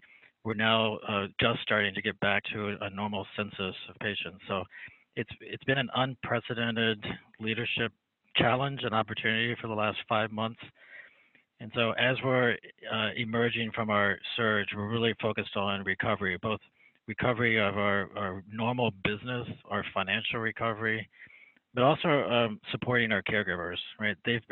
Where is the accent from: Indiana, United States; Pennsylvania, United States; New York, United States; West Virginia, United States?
West Virginia, United States; I grew up in West Virginia. I went to med school at WVU